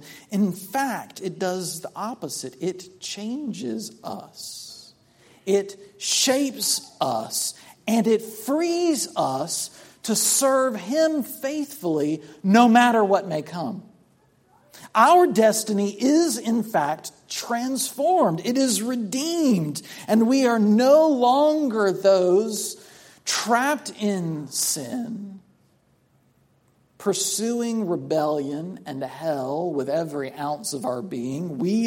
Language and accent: English; Sumter, South Carolina, United States; Like in my hometown, one of the first questions you'd always get asked is, well, who's your father? Who's your daddy? How long have you been in Sumter, boy?